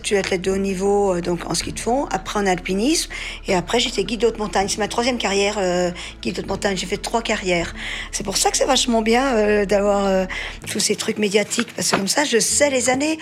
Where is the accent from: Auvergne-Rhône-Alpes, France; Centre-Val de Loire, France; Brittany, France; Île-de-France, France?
Auvergne-Rhône-Alpes, France; Chamonix; born there; je suis née à Chamonix et mes ancêtres étaient tous des montagnards ou des chasseurs ou de cristalliers, ou voire des guides.